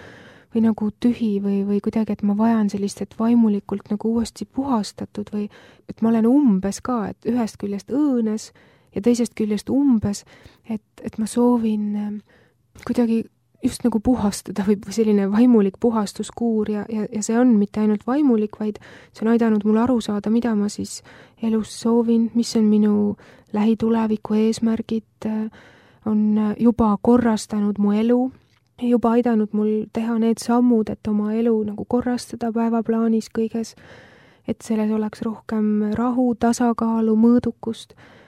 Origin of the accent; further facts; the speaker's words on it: Pärnu, Pärnu County, Estonia; nii minu kodulinna Pärnusse kui ka Tallinnasse.